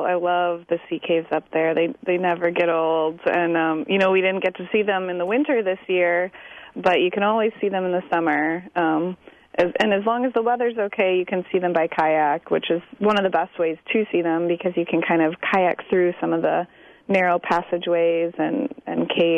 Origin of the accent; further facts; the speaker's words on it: Pewaukee, Wisconsin, United States; I'm a personal fan of Pewaukee Lake. I grew up in Pewaukee